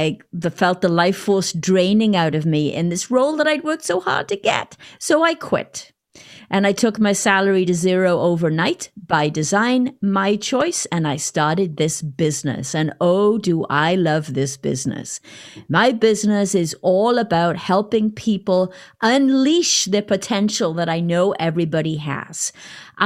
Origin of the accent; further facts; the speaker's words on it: Wales, United Kingdom; moved away as an adult; now in United States; I am indeed that rebellious farmer's daughter from Wales. I grew up in Wales, and I came to this country at age 23.